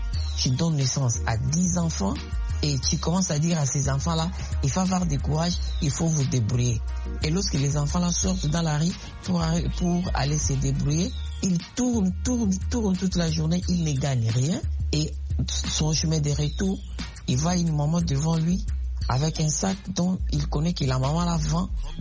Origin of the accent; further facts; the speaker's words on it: DR Congo; Ici chez nous en Afrique, si vous voyez aujourd'hui, nous avons le problème de délinquance par-ci par-là, comme chez moi en RDC, on parle de bandits communément appelés Kununa